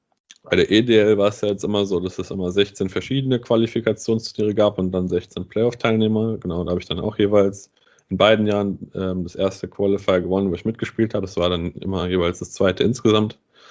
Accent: Bad Nauheim, Hesse, Germany; also ich komme aus Bad Nauheim

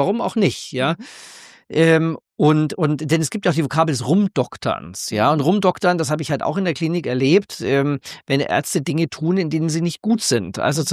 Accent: Bavaria, Germany; Ich komme selber vom Land, also ich komme aus dem Allgäu und meine Eltern leben da noch und ich bin da immer wieder

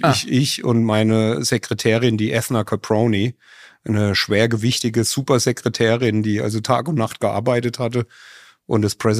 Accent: Rüdenau, Bavaria, Germany; geboren in Miltenberg am Main, hier in dem kleinen Dorf Rüdenau aufgewachsen und dann war ich mal in den USA auf der High School, dann an der European Business School im Rheingau studiert

